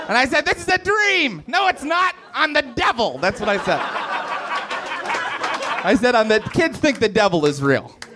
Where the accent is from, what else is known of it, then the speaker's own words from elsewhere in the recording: Morgantown, West Virginia, United States; We were in my hometown. I'm from Morgantown, West Virginia.